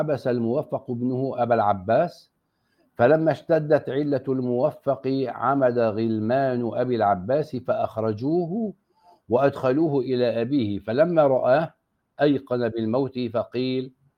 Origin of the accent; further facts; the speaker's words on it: Aleppo, Aleppo Governorate, Syria; عندنا في حلب يقال اللبن لا يؤكل مع السمك